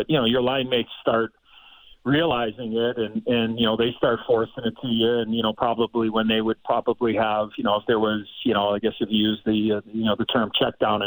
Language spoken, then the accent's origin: English; Chicago, Illinois, United States; And for me, growing up in Chicago, my life was hockey.